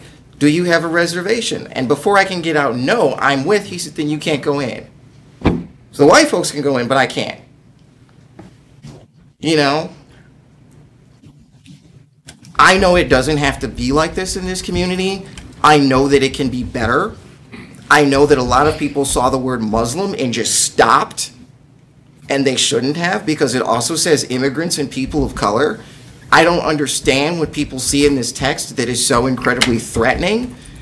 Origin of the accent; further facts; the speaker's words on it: Kenosha, Wisconsin, United States; And some of them, when I say, no, I'm from Kenosha, have the nerve to fight me and say, no, you're from Milwaukee.